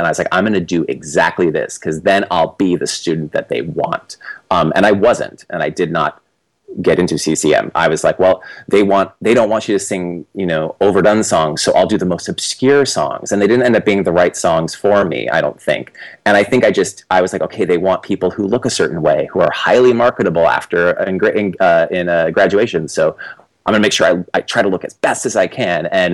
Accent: California, United States; because I'm from California, they do a lot.

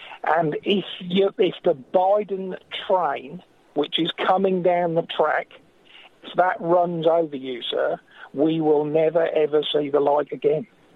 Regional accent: England, United Kingdom; moved away as an adult; now in Australia; I was actually born and raised in England, educated there, and I left there in 1998 because you could see the writing on the wall after Thatcher, right? And I came to live down Australia.

